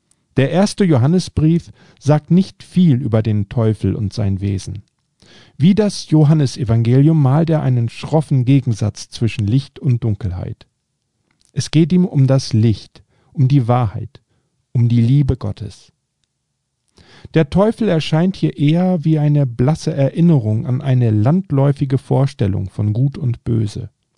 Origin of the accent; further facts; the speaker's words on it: Northern Germany, Germany; Bei der alemannischen Fastnacht in Freiburg habe ich als Norddeutscher bunte, fast angsteinflößende Gestalten mit Masken gesehen.